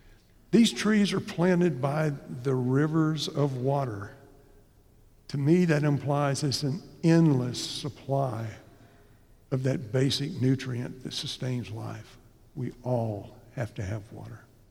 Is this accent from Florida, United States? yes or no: yes; Bradenton, Florida, United States; born there; now in Fort Worth, United States; I was born in Bradenton, Florida. We live in Fort Worth, Texas, and we've lived here longer than we've lived anywhere as a married couple.